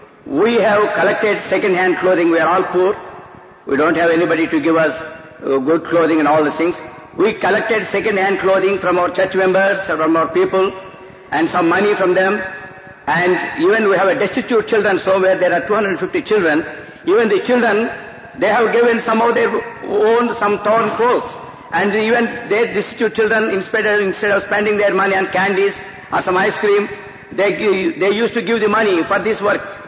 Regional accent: Narsapur, Andhra Pradesh, India; I come from South India, Narsapur, Andhra Pradesh

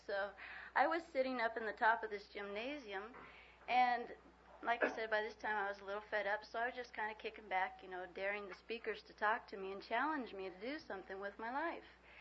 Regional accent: Guatemala; I had, you know, grown up in a missionary family. My parents were with Wycliffe, and I grew up in Guatemala.

